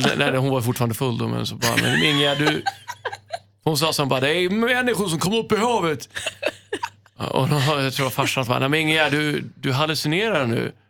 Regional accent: Stockholm, Stockholm County, Sweden; som jag är uppväxt på Söder, så är ju allt inom 3 kvarter, hela släkten

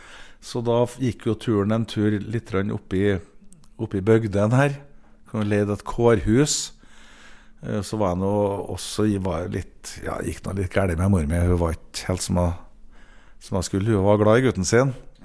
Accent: Trøndelag, Norway; Jeg har vokst opp I Blomsterbyen Blomsterbarn fra Blomsterbyen det jo mellom kan si, Moholt og Nardo

